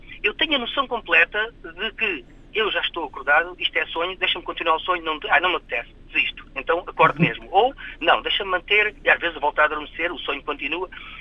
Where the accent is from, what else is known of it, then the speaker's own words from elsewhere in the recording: Évora, Alentejo, Portugal; ontem ter estado na casa onde nasci, onde vivi desde a adolescência, em Évora